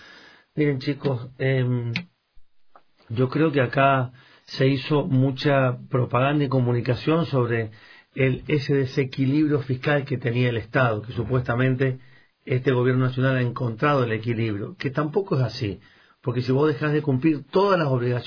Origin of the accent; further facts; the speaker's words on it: San Juan, Argentina; yo provengo del interior, yo soy de San Juan, pero no de la capital de San Juan, soy del interior de la provincia de San Juan